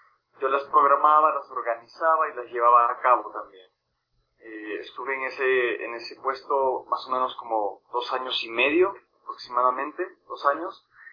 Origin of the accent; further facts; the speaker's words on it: Cusco, Peru; Yo soy de Cusco, sí, originalmente nací exactamente en el Valle Sagrado, que está como a una hora de aquí, es un lugar muy importante turísticamente hablando, muy visitado por los turistas, muy pequeño también, pero vivo en Cusco hace aproximadamente 10 años.